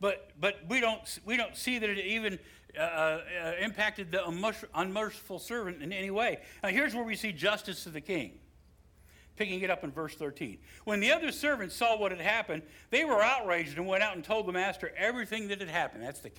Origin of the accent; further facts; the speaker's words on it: West Virginia, United States; I'm not a mathematician. I grew up in West Virginia.